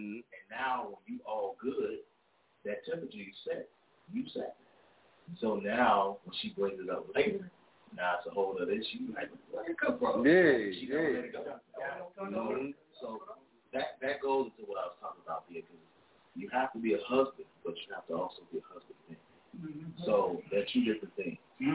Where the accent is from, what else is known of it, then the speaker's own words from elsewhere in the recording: Gary, Indiana, United States; I was raised in Gary, Indiana, grew up in Gary, graduated out here.